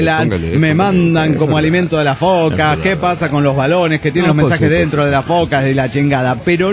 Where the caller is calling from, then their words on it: Santa Fe, Argentina; de Santa Fe, Argentina.